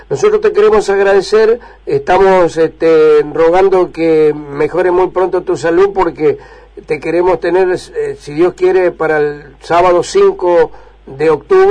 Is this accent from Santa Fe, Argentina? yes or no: no; Entre Ríos, Argentina; nos va a llegar muy hondo a nuestro corazón, como entrerriano y como argentino.